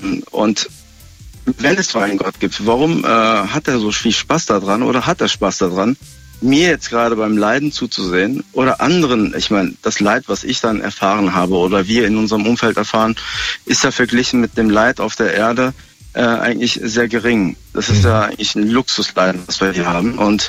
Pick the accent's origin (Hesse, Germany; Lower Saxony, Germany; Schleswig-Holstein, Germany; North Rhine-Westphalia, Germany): North Rhine-Westphalia, Germany; Krefeld; Ich bin aus Krefeld.